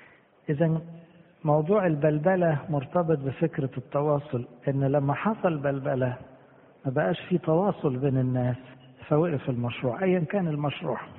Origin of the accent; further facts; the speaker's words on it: Egypt; واحنا كمصريين الحمد لله لما بنتكلم بكل ايدينا ورجلينا